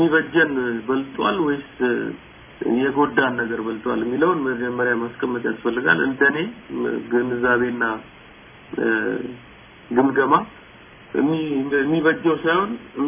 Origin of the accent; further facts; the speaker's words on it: Addis Ababa, Ethiopia; born there; ያ የተወለድኩት በአዲስ አበባ ከተማ ነው መርካቶ።